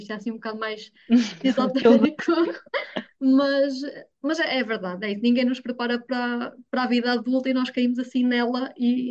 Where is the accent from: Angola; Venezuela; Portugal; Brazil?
Portugal; Figueira da Foz, Centro; eu sou da zona da Figueira da Foz.